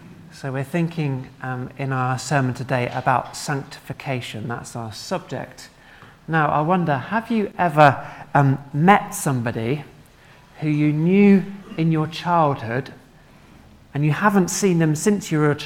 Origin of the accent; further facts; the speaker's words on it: Dunstable, East of England, United Kingdom; now in Reading, United Kingdom; Me and him were kids at the church I grew up in back in Dunstable.